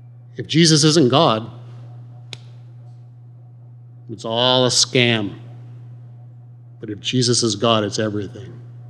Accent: Huntington Beach, California, United States; also born or lived in England; But I'm from Huntington Beach. I was born and raised here. And at one time I lived in England

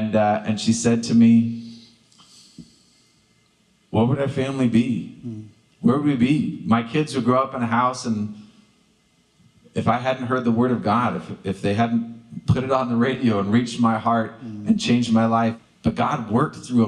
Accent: San Diego, California, United States; I grew up in San Diego and never had a Christian.

